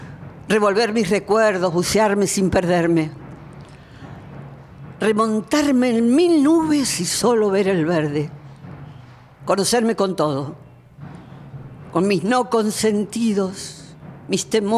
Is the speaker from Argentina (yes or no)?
yes; Argentina